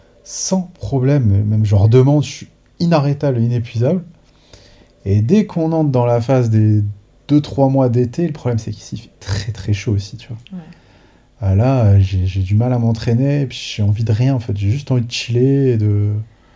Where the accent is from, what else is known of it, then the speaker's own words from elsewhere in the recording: Grand Est, France; now in south of France; Et je suis né presque dans les Vosges, voilà, et dans Lorraine. Alsace-Lorraine, c'était plus le coin où j'ai grandi